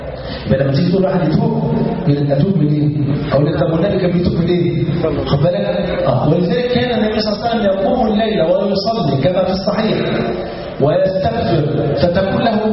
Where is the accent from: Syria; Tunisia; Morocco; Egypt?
Egypt